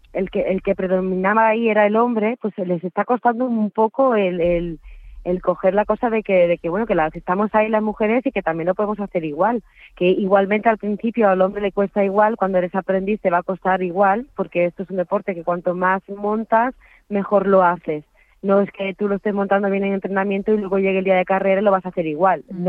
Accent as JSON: {"language": "Spanish", "town": "Seville", "region": "Andalusia", "country": "Spain", "lives_now": "Madrid, Spain", "said": "somos de Sevilla, pero vivíamos las dos aquí en Madrid"}